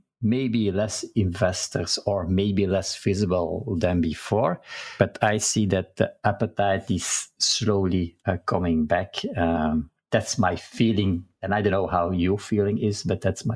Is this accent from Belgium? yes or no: yes; Belgium; because I'm from Belgium, but mostly people in the US call me